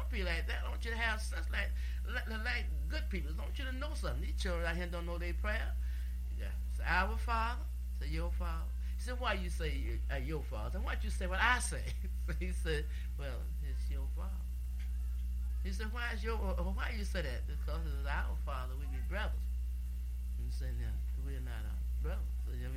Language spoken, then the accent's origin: English; Williamsburg, Virginia, United States; I'm from Williamsburg, where we made the pitch at.